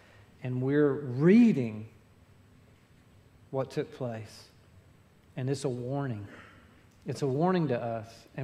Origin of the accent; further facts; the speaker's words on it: the South, United States; And our experience previous growing up in the South was you could find your fellowship circle down to the nth degree.